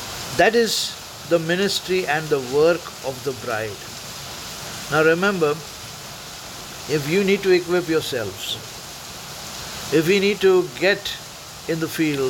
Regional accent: Mumbai, Maharashtra, India; English is a second language; from Mumbai, India.

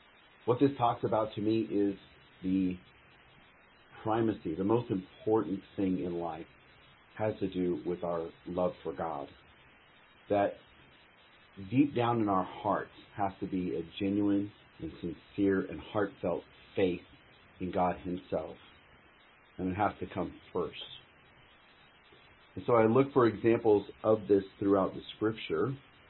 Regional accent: Omaha, Nebraska, United States; I come from Omaha, Nebraska, USA.

